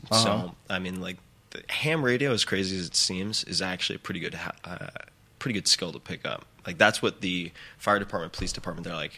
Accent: New York, United States; Because growing up on Long Island, I had a lot of injured deer come across my property from people who didn't know how to bow hunt.

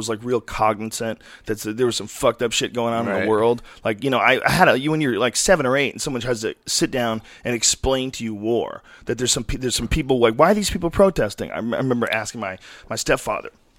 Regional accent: San Francisco, California, United States; And I grew up in San Francisco when I was a little kid from age 7 to 11.

